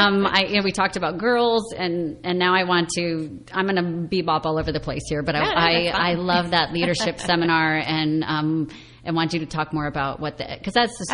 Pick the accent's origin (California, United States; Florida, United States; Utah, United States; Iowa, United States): Iowa, United States; So I grew up in the Midwest in Iowa, and volunteering was a part of our family from the get-go